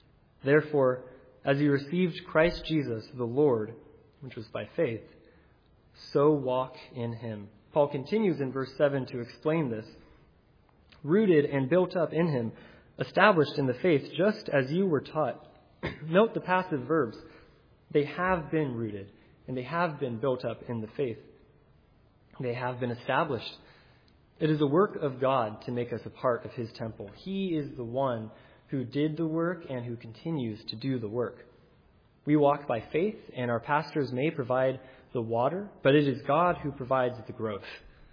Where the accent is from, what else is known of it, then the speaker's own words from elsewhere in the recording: California, United States; I grew up in California, and my home church used to be rather large, probably around 1,000 attenders on any given Sunday.